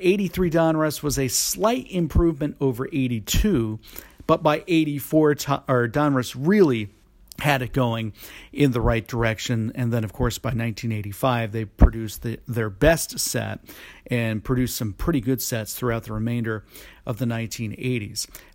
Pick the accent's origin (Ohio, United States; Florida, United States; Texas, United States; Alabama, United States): Florida, United States; Now, for me, growing up in Florida, so what?